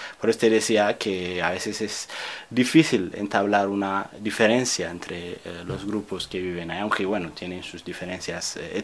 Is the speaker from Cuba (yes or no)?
yes; Cuba; Y yo al menos nací, y aunque crecí prácticamente en la Cuba revolucionaria, de la que me orgullosco mucho